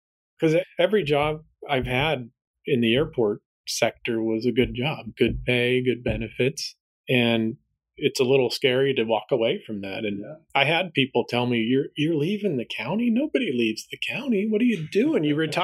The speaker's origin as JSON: {"language": "English", "town": "Fullerton", "region": "California", "country": "United States", "tie": "born or raised there", "said": "didn't you grow up in Fullerton? And I said, well, not exactly. We didn't grow close by, but that's my hometown airport."}